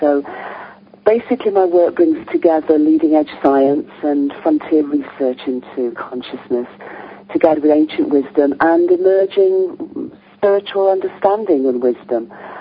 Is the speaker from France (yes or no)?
no; the north of England, United Kingdom; I'm English, I'm British. I'm based in a beautiful part of England, near Avebury, which is a sacred landscape. I grew up in the north of England, daughter of a coal miner